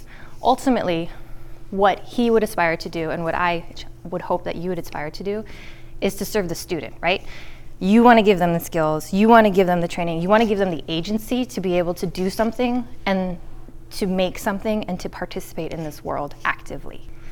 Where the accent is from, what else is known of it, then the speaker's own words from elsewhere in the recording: California, United States; I grew up in the Bay Area, so we were living in what was the rest of the country's future, in a sense.